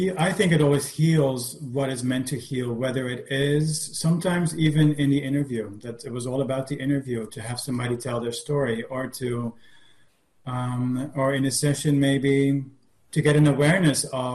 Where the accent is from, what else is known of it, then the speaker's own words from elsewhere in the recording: Netherlands; my first name, which is a little tricky because I'm from the Netherlands